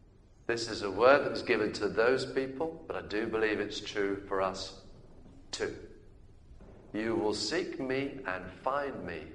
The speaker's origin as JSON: {"language": "English", "country": "United Kingdom", "said": "because we're getting old and we're British and we're conservative by nature with a small C."}